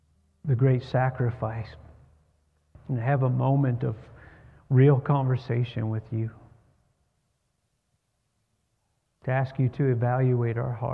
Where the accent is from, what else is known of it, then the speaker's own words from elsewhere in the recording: Ohio, United States; We have grass in our backyard because we're from Ohio and you gotta have grass.